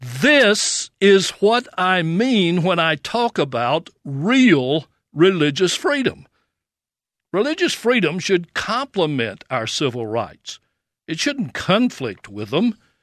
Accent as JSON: {"language": "English", "region": "Louisiana", "country": "United States", "tie": "born or raised there", "said": "in places like Indiana, Arkansas, and my home state of Louisiana."}